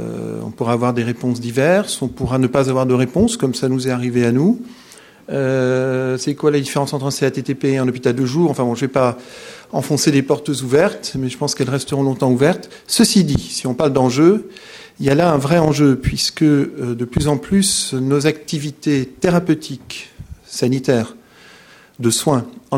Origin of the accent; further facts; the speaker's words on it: Grand Est, France; en tant qu'Alsacien, on est amené beaucoup à travailler ensemble sur le territoire barinois